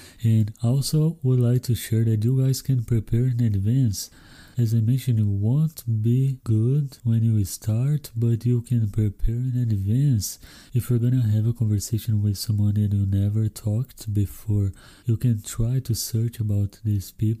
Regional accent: Brazil; first language Portuguese; English is a second language; I didn't even know how to interview people in my native language, in Brazilian Portuguese, and I was terrified of interviewing people in English.

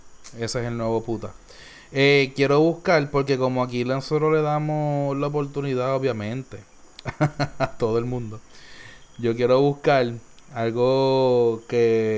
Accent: Puerto Rico; Simplemente estamos dando nuestro sentir como puertorriqueños

